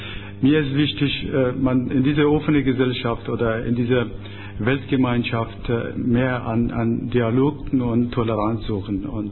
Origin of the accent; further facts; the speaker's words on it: Afghanistan; German is a second language; Da habe ich als Afghane frage ich mich selbst